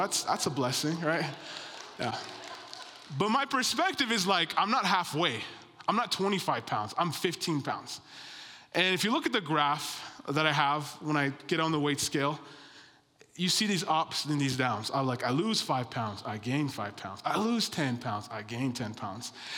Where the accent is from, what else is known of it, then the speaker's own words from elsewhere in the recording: Nampa, Idaho, United States; I'm from Nampa, Idaho. That's where I was raised. My parents are from Rwanda, Africa. And yeah, I was raised here.